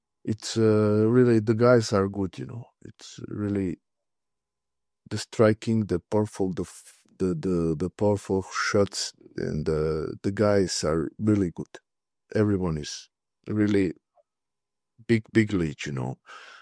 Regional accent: Bosnia & Herzegovina; English is a second language; moved away; Like, I came from Bosnia with 100 euro, man. It was really tough life.

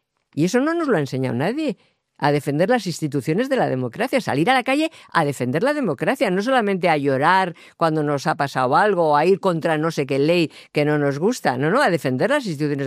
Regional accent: Basque Country, Spain; yo que vengo del País Vasco, nosotros hemos hecho las elecciones en el País Vasco

